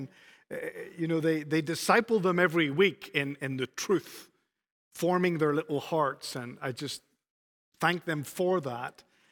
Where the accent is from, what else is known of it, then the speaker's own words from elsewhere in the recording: Spain; the little tiled floor in the little church that I grew up in Spain